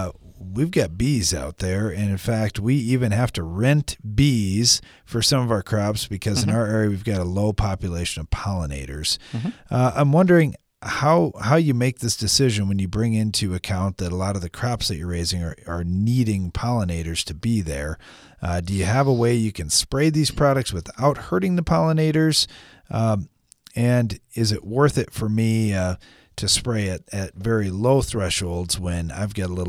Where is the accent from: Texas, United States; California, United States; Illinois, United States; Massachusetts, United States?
Texas, United States; I'm from Central Texas.